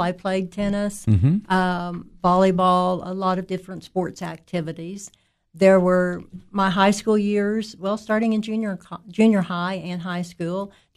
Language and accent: English; Iola, Kansas, United States; born there; George, I was born in Iola, Kansas.